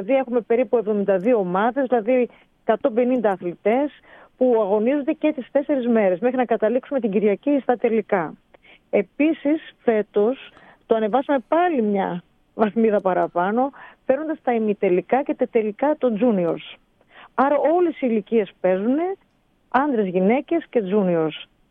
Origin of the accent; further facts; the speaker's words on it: Thessaloniki, Central Macedonia, Greece; Εγώ είμαι και από τη Θεσσαλονίκη